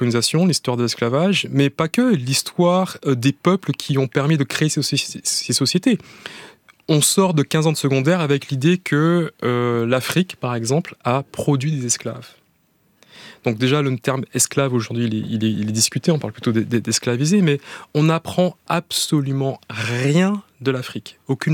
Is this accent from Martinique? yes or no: yes; Martinique; depuis ma période de mon enfance en Martinique